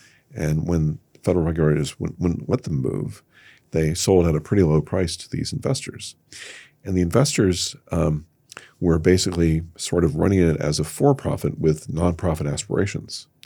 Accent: Indiana, United States; Well, I mostly grew up in Northwest Indiana. Lake County, Indiana is sort of a suburb of Chicago, but the area I grew up in was pretty rural. And it was entirely white.

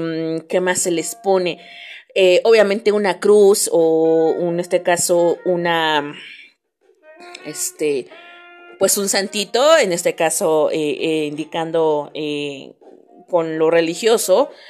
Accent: Mexico; porque pues soy mexicana y es algo que realmente me enorgullece

